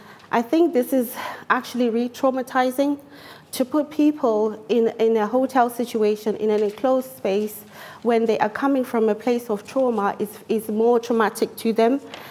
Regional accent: Glasgow, Scotland, United Kingdom; where I'm from Glasgow, and transport per day is £5.40.

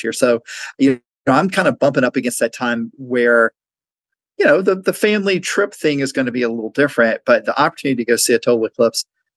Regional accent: Georgia, United States; I actually go over where I grew up in Southeast Georgia.

